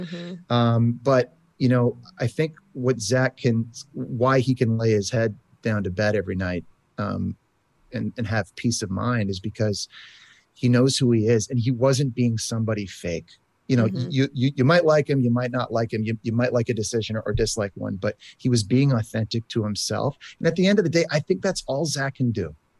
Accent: Canada; Maybe it's because I'm Canadian. I don't mind cold weather.

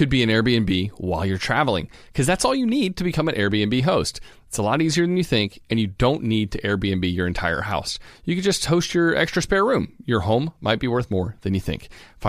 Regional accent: the South, United States; As a Southerner, it doesn't sound appealing.

